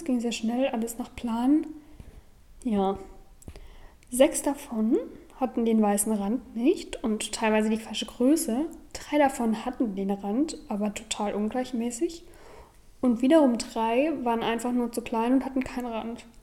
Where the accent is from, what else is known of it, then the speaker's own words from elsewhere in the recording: Erfurt, Thuringia, Germany; now in Austria; ich bin aus Deutschland wo und vor allen Dingen aus Erfurt, die alle nicht immer so freundlich sind miteinander.